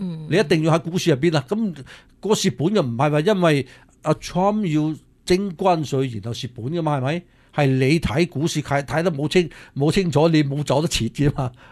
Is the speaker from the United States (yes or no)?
yes; United States; 幫緊我哋美國人，你要明白呢樣嘢嚇。